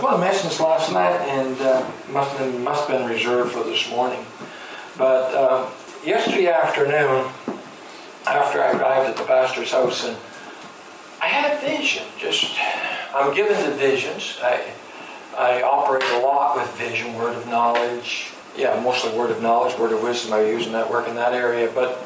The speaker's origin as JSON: {"language": "English", "region": "East Coast", "country": "Canada", "said": "I'm from Canada, East Coast. I live in New Brunswick, where we are. And it takes me 2 hours to fly to Toronto, so it's 1,000 miles, roughly, east of Toronto."}